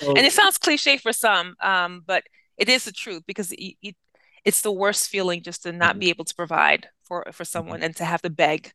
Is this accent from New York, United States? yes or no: yes; New York, United States; Okay, so I had mentioned before in my bio, Haitian American, right? I'm born and raised in New York, and my family, they were a big proponent in terms of education